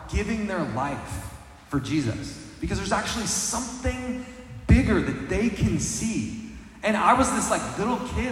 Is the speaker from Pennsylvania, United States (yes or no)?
no; Wyoming, United States; myself, growing up in a small town in Wyoming